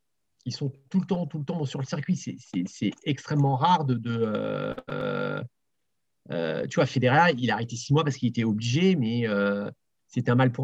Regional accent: Provence-Alpes-Côte d'Azur, France; Moi, je suis issu du Var, donc tu vois, c'est un truc tout bête, mais dans le Var, quand tu as un tournoi open, tu as soirée tous les soirs

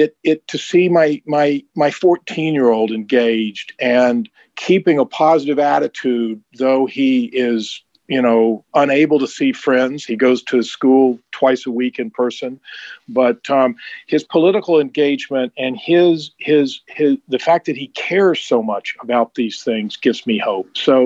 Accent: the South, United States; So I talked to him about growing up in the South, and I was 14 in 1969.

